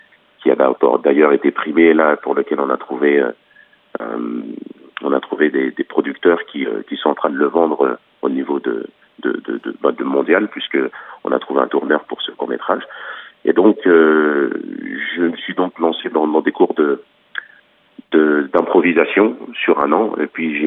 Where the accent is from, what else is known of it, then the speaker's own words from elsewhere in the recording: Chartres, Centre-Val de Loire, France; Je viens du quartier de la Madeleine, c'est le quartier dans lequel j'ai grandi.